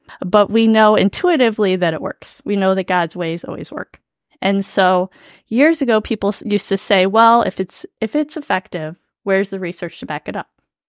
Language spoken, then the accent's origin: English; Columbus, Ohio, United States; now in Greendale, United States; I currently live in Greendale. I'm originally from Columbus, Ohio. Go Bucks.